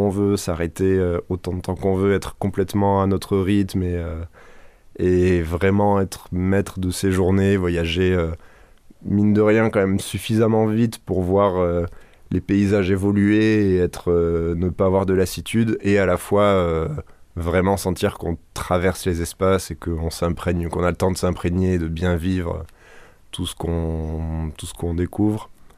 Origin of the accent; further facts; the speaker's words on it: Toulouse, Occitanie, France; j'ai 27 ans aujourd'hui, 25 à l'époque du voyage. Je suis de Toulouse aussi